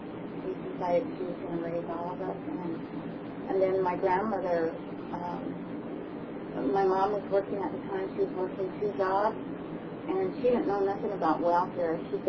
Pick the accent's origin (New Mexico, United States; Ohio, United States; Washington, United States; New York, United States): New Mexico, United States; Retobis; born there; I was born in Retobis, New Mexico, and that was a mission not too far from my mother's place, the farmhouse.